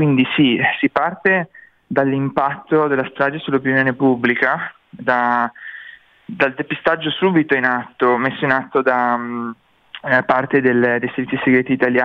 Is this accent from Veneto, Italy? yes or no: yes; Mestre, Veneto, Italy; now in Milan, Italy; Io sono di Mestre, sì, sono nato a Mestre, sono cresciuto in un paesino della provincia veneziana, vicino a Mestre, ho studiato a Venezia all'università, mi sento e sono veneto, anche se vivo a Milano da un po' di anni.